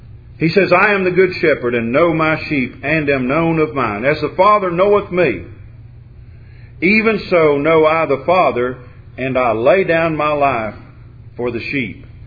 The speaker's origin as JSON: {"language": "English", "region": "Arkansas", "country": "United States", "said": "but we're from Arkansas, and people accuse us of being Razorback fans regardless."}